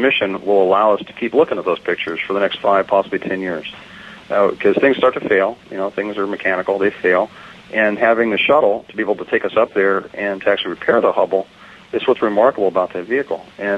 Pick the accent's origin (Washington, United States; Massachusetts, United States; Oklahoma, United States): Oklahoma, United States; also born or lived in Texas; Yeah, from Texas, and grew up in Texas. I'm actually from Oklahoma, and moved around a lot.